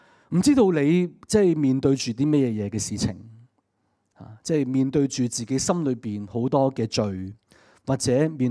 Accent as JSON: {"language": "Cantonese", "country": "Hong Kong", "said": "作为香港人，作为基督徒，我哋一起打开呢个脱逃模式"}